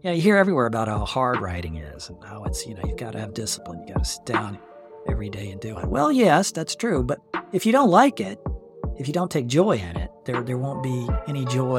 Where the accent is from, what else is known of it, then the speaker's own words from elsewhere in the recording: Gainesville, United States; And the two novels I wrote, you know, in my youth, they were set here in Gainesville, my hometown.